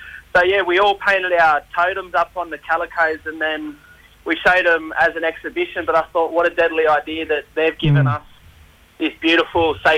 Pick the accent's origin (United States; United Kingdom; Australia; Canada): Australia; Yass, New South Wales; I'm a proud Aboriginal man and I'm a descendant of the Wiradjuri and Ngunnawal people. I come from Yass down on Ngunnawal country and then spent my teenage years up on Warramai country and now living on Darkinjung country at NASDA.